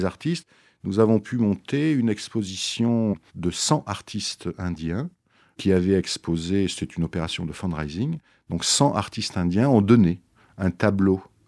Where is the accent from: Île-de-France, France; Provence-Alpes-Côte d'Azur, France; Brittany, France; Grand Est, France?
Grand Est, France; born there; Je suis né en Lorraine. Je suis né en Lorraine.